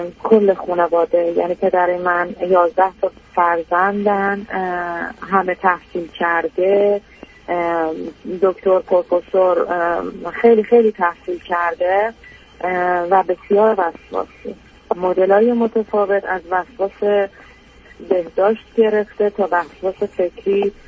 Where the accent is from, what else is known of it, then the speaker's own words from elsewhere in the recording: Iran; now in Europe; من به دلیل اینکه خارج از ایران هستم